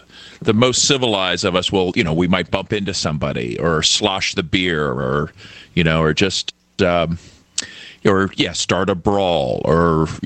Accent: United States; well, is that just because I'm an American

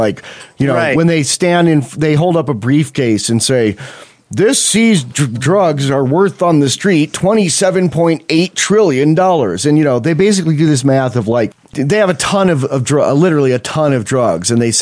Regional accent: United States; I grew up near the Canadian border, and we got a lot of change that was Canadian

